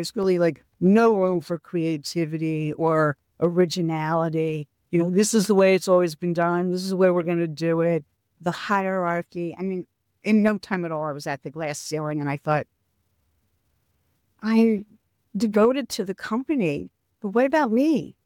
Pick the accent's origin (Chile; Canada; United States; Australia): United States; Philadelphia, Pennsylvania; moved away as an adult; because I came from Philadelphia to New York.